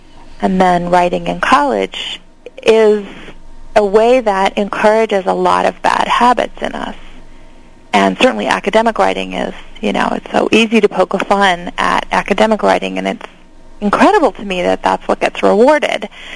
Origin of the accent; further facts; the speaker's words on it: Hawaii, United States; And certainly by the time I went to high school and I went to Punahou in Honolulu, which is the same high school Barack Obama went to, you know, we didn't speak much Pidgin at Punahou